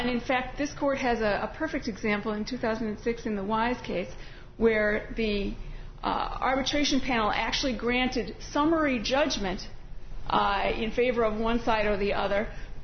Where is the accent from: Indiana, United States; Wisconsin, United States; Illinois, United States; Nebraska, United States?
Wisconsin, United States; Milwaukee; from Milwaukee, Wisconsin.